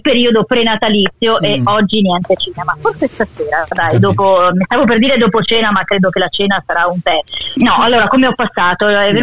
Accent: Galicia, Spain; Della Galizia.

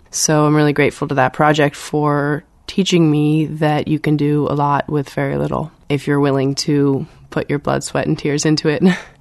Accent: United States; I'm from the United States

